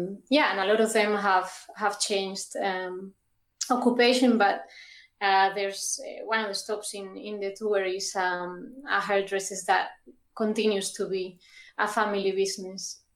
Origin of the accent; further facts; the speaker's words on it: León, Castile and León, Spain; now in Madrid, Spain; I'm from León, originally, in the north of Spain. But beautiful. I've lived in Madrid most of my life.